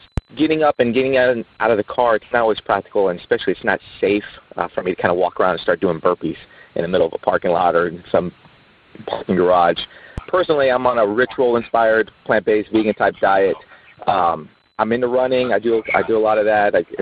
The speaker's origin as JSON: {"language": "English", "region": "Texas", "country": "United States", "said": "Hey, Ben and Brock. … from South Texas"}